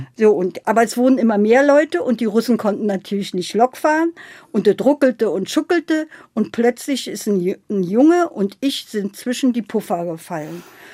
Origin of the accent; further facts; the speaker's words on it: Berlin, Germany; born there; also born or lived in Sudetenland; Ja, ich bin in Berlin-Prenzlauer Berg geboren, bin dann aber, weil ich bin ja im Januar 1938 geboren